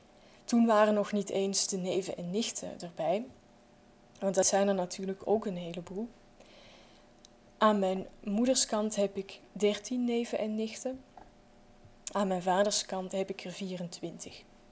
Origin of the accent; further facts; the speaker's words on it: Belgium; Ik ben opgegroeid in België en ik ben enig kind. Samen met mijn ouders heb ik in een klein dorpje gewoond. En we waren dus maar met z'n drieën in België, terwijl in Nederland de rest van de familie woonde en nog steeds woont.